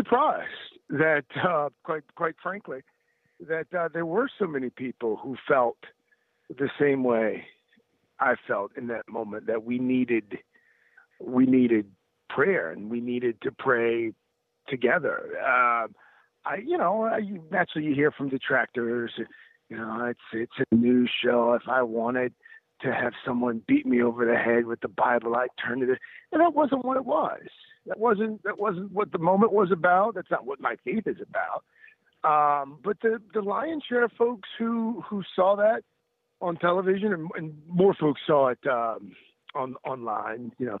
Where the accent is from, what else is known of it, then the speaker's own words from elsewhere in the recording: South Carolina, United States; I grew up in South Carolina, and I went to church. I'm Baptist